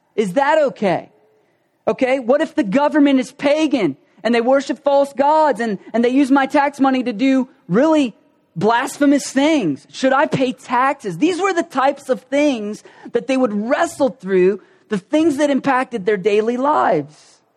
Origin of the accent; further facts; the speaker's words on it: Ohio, United States; We don't have accents. We're from Southern Ohio. We don't have accent.